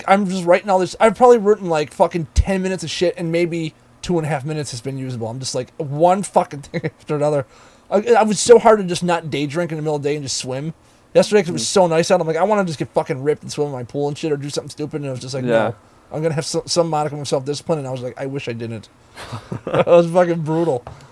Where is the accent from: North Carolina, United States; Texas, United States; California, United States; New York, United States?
New York, United States; Buffalo; I'm from Buffalo, and people come here and be like, I just don't know how you deal with the traffic.